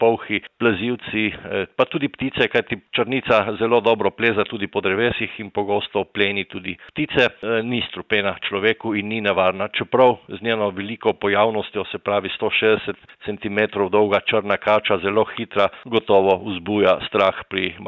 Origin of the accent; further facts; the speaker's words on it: Littoral–Inner Carniola, Slovenia; No in jaz sem doma iz Zgornje Pivke in ker tam spremljam živi svet že več kot 50 let